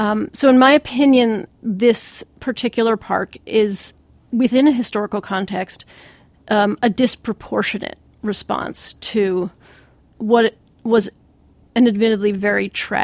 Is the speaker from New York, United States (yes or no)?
no; Philadelphia, Pennsylvania, United States; I am a native Philadelphian and I'm from Center City, and I say this with all due respect to my fellow Philadelphians